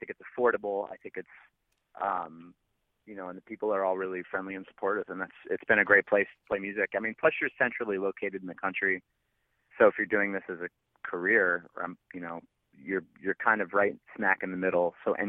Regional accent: New Jersey, United States; I really felt like it was kind of like a more polite version of living in, like, growing up in South New Jersey.

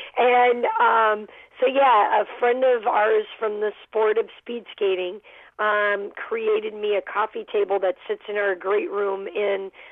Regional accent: Champaign-Urbana, Illinois, United States; I still enjoy what I will always call my hometown, Champaign-Urbana.

